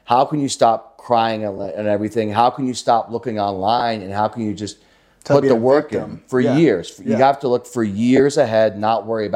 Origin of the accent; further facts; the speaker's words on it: Philadelphia, Pennsylvania, United States; I'm from Philadelphia. So it's like, we are trash. Like everyone from that area is kind of like just white trash, if you will.